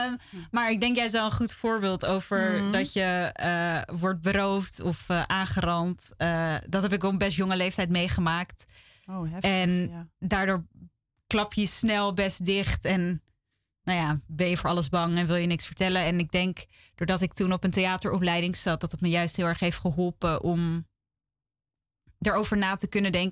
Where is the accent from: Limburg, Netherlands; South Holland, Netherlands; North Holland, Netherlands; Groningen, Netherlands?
North Holland, Netherlands; Amstelveen; En ik ben geboren en getogen in Amstelveen. En daar heb ik eigenlijk mijn hele leven gewoond en woon ik nu nog steeds.